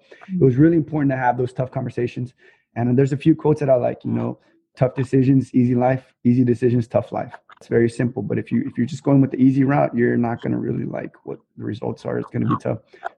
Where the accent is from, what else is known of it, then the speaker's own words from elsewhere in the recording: Chicago, Illinois, United States; Matthew and I were different because we were raised in Chicago and they were raised here